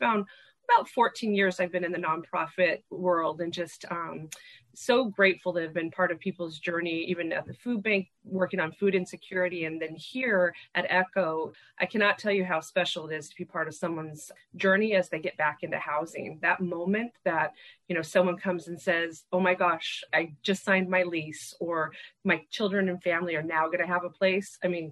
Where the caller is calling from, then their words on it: Atascadero, California, United States; I'm zooming in from Atascadero, from our original location